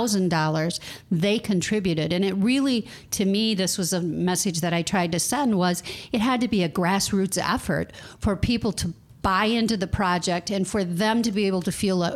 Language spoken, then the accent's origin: English; Cadillac, Michigan, United States; And so I grew up in Cadillac, and I have never seen transformation like we've created here.